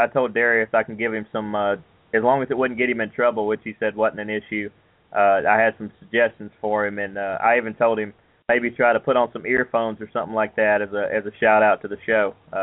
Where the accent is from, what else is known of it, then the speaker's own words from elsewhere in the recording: Georgia, United States; was actually supposed to be filmed not far from my hometown near Atlanta, but this one was actually filmed out in Gwinnett, Georgia, not very far again from my hometown